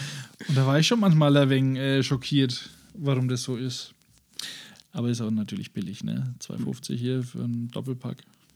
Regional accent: Bavaria, Germany; Ich bin ja Franke.

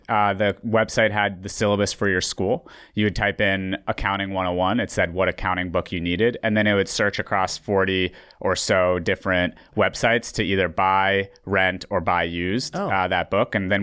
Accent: Ukraine; English is a second language; now in United States; I am originally from Ukraine.

